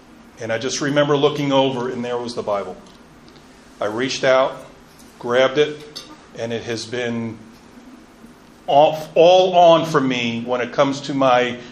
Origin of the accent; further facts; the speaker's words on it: Long Island, New York, United States; And before I left for England, I was raised on Long Island, New York.